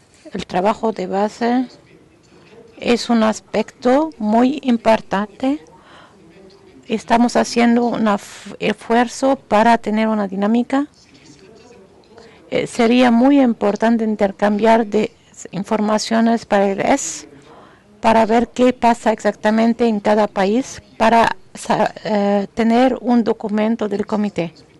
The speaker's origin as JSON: {"language": "Spanish", "region": "Kinshasa", "country": "DR Congo", "said": "Yo soy de Kinshasa, de Leales, miembro del ICANN."}